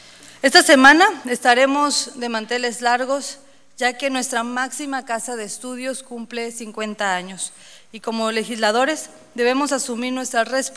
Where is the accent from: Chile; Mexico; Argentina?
Mexico; No somos ni chairos ni fifís. Somos mexicanos.